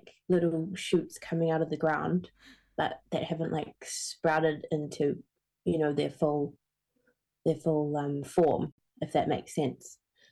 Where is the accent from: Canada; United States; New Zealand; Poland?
New Zealand; I grew up in Aotearoa, and my African identity being half Cameroonian in my genealogy